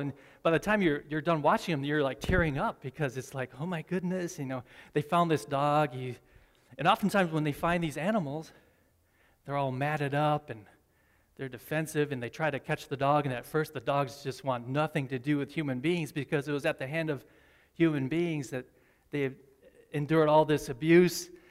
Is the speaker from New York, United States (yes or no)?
yes; Medina, New York, United States; I grew up in Medina, New York, which is about 40 minutes north of here